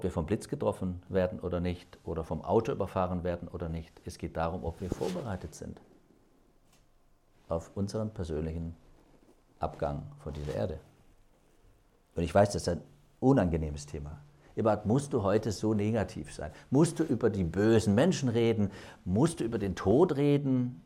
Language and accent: German; Stuttgart, Baden-Württemberg, Germany; Nicht nach Baden-Württemberg, Stuttgart, wo ich groß geworden bin.